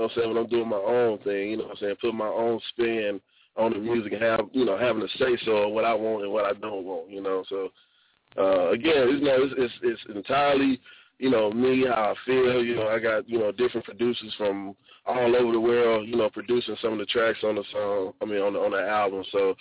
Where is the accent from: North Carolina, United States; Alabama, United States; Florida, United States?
Alabama, United States; I grew up in Alabama. I pretty much moved a lot because my mom and dad was in the military.